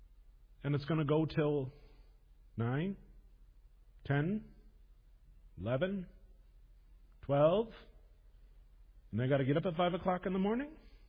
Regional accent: Grand Rapids, Michigan, United States; I grew up in Grand Rapids, and in some ways Grand Rapids is a marvelous example of this. My family immigrated from the Netherlands before World War I, and we considered ourselves Dutch, even though nobody spoke Dutch.

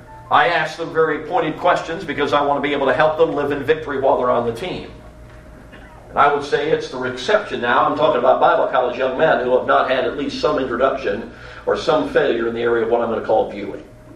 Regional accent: Chicago, Illinois, United States; I grew up in Chicago.

